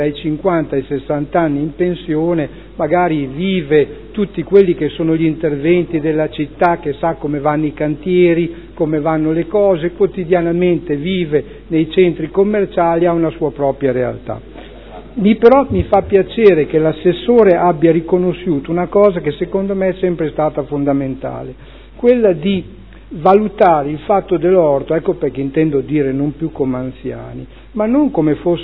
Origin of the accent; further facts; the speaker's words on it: Modena, Emilia-Romagna, Italy; questo aspetto bucolico che abbiamo come modenese con gli orti.